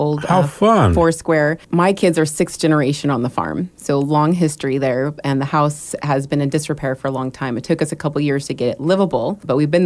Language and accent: English; Salem, Oregon, United States; also born or lived in Arizona; in Salem area since I was 5.